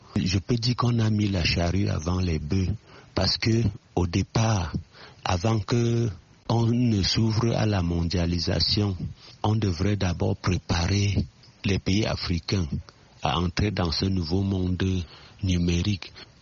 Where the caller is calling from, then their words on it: Bafoussam, West, Cameroon; partout depuis Bafoussam.